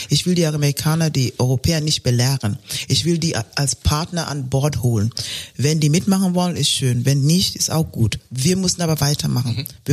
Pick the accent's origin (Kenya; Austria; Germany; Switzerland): Kenya; Aber ich komme aus Kenia. Kenia ist ein Land. Kenia ist eine Nation. Wir sind 48 Millionen Menschen